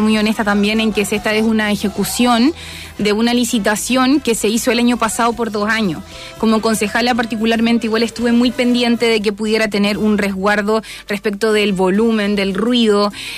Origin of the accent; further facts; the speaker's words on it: Valparaíso, Chile; Yo tengo una teoría que los que somos porteños no bajamos al plan.